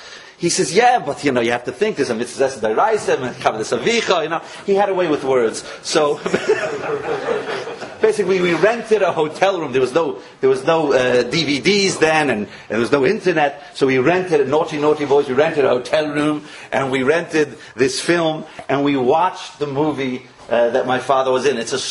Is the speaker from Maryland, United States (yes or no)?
no; New Square, New York, United States; So I grew up in New Square. My father was a Hasidic Yid.